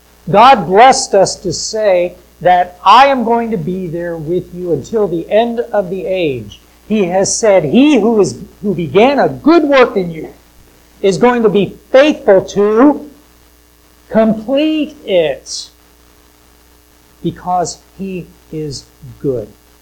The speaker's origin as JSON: {"language": "English", "country": "United States", "said": "I'm an American, and I appreciate America, and I know the freedoms that I have"}